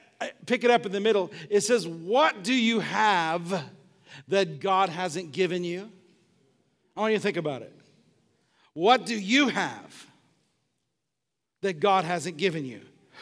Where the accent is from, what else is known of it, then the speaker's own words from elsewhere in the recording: the South, United States; come on, y'all, we're from the South.